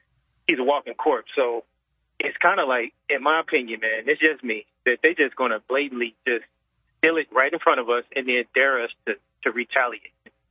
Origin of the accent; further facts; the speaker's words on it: St. Louis, Missouri, United States; now in Hawaii, United States; found out you was from St. Louis, and I'm from St. Louis. So, yeah, went to school at Parkway North.